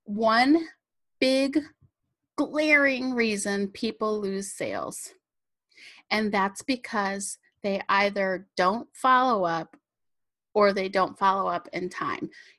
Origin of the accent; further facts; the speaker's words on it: Michigan, United States; when I grew up in Michigan, I was in a pageant when I was in high school